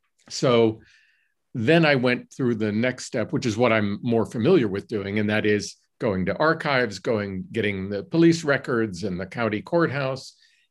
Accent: Johnstown, Pennsylvania, United States; I will go home to my hometown, Johnstown, Pennsylvania, and see if there's material there

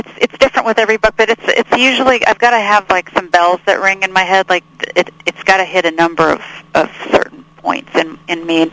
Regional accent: La Jolla, California, United States; I grew up in La Jolla, California

